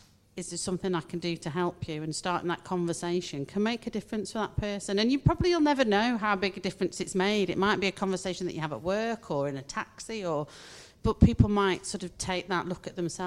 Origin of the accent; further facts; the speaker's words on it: Chorley, North West England, United Kingdom; I'm not from Liverpool. You know, I'm like you, Mick. I'm a Chorley person.